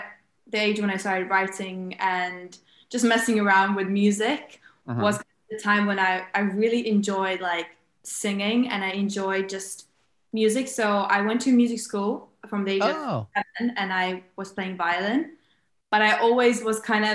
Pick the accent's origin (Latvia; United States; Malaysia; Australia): Latvia; English is a second language; So I'm originally from Latvia. Don't know if you know where that is. It's a country in Europe, in Baltic states. So I'm from Latvia. I grew up in a small town, I would say.